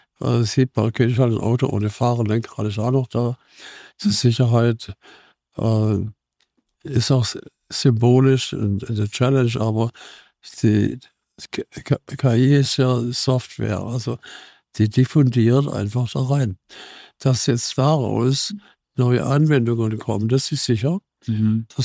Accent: Baden-Württemberg, Germany; wir sind beide aus dem Schwarzwald, das hilft.

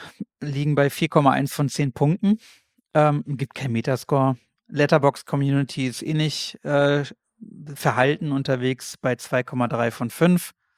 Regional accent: Germany; Also ich musste natürlich erstmal über den Namen schmunzeln als Deutscher, ist klar, Penner, haha.

